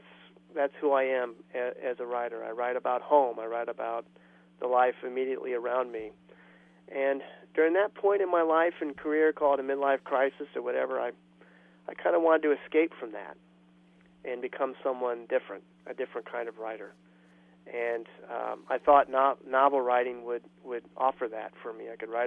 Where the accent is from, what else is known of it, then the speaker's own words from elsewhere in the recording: Fort Dodge, Iowa, United States; she lived in my hometown, very near to where my parents grew up.